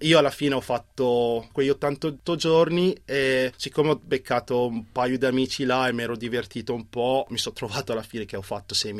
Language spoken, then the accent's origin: Italian; Brescia, Lombardy, Italy; also born or lived in Ferrara; now in Perugia, Italy; Le mie origini sono della Nigeria, mio padre e mia madre si sono trasferiti in Italia e sono nato a Ferrara e sono cresciuto a Brescia e niente, dopo mi sono trasferito a Perugia.